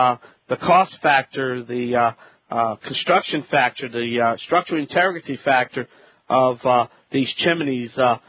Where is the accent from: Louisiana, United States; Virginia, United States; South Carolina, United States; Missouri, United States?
Louisiana, United States; from the Bayou Land … Cajun Contract.